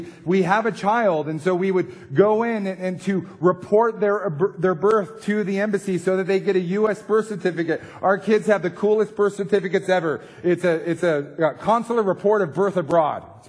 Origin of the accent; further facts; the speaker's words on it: United States; if I can speak as an American, it's our territory in a foreign land.